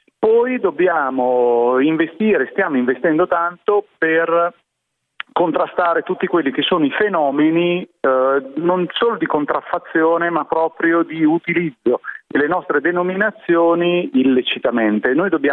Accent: Campania, Italy; sono di quella zona. Però no, in verità sono campano, ma ho fatto un corso di dizione per essere più.

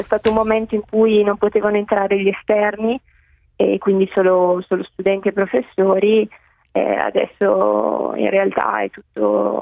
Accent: Brescia, Lombardy, Italy; Io sono di Brescia comunque.

